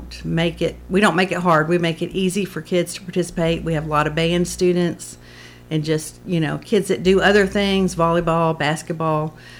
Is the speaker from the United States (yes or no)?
yes; Kentucky, United States; moved away as an adult; As you know, I'm from Kentucky. We've been here about 11 years, and I participated with them.